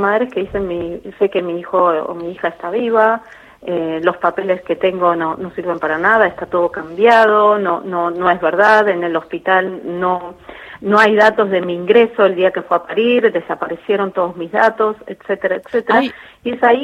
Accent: Argentina; como argentina no solamente me sorprendí y me quedé sorprendida

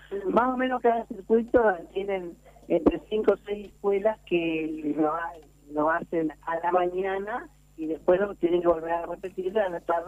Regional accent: Paraná, Entre Ríos, Argentina; Yo soy del departamento de Paraná.

